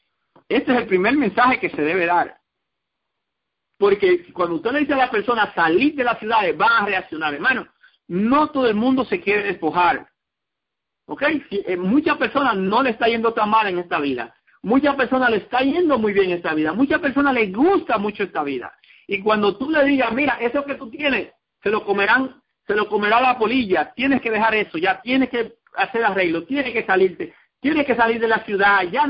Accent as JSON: {"language": "Spanish", "country": "Dominican Republic", "said": "En mi país diría nos agarró la noche, en República Dominicana."}